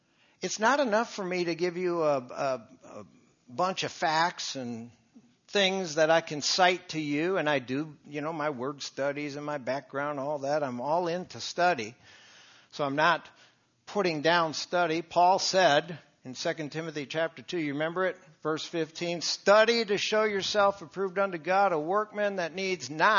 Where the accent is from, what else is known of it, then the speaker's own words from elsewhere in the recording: Wisconsin, United States; I grew up in Wisconsin, and so I like summer. I hated winter.